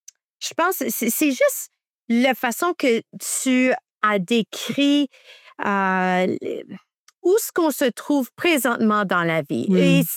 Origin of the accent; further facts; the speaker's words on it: Hamilton, Ontario, Canada; je suis de Hamilton, Ontario.